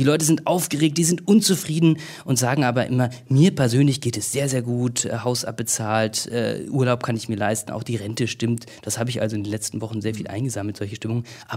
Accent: Northern Germany, Germany; born there; also born or lived in Cologne; now in Dresden, Germany; ich bin 1984 im Norden geboren und habe dann irgendwo studiert und habe ja auch in Köln schon gelebt und jetzt bin ich eben hier in Dresden.

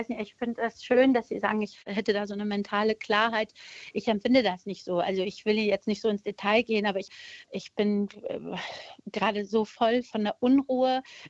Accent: Germany; Ich bin Deutsche, ich bin hier aufgewachsen

